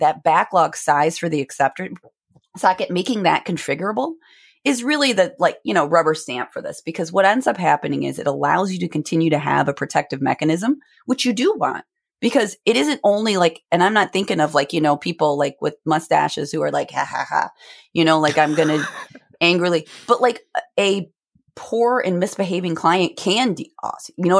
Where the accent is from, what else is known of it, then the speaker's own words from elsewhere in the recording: New York, United States; I'm from Western New York. That's kind of our, I think that's our motto, fair, but slightly aggressive.